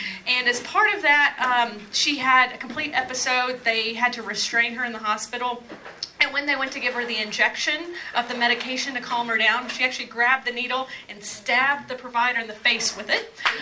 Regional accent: Kentucky, United States; So I'm originally from southeastern Kentucky. I'm from Knox County, Kentucky, if you've ever heard of there, almost in Tennessee, almost in Virginia, very rural part of the state.

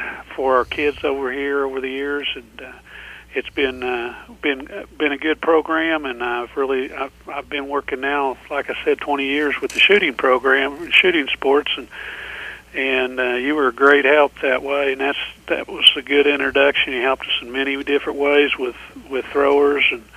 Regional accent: Waynoka, Oklahoma, United States; I'm from Winoka, Oklahoma, in Woods County in the Northwest.

